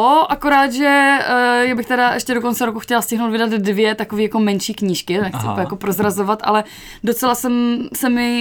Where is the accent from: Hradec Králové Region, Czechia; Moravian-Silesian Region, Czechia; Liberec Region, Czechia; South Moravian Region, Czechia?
Moravian-Silesian Region, Czechia; Ostrava; protože jak jsem jako z Ostravy, mluvím docela jako rychle